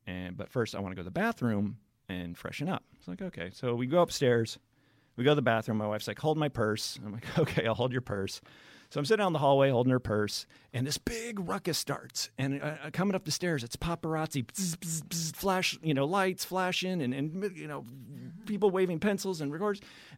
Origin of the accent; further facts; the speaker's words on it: United States; I'm American.